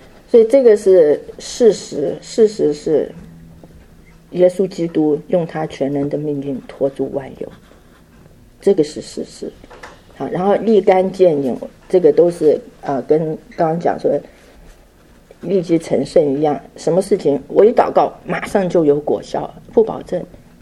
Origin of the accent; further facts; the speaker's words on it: China; 有时候我们中国人哈，对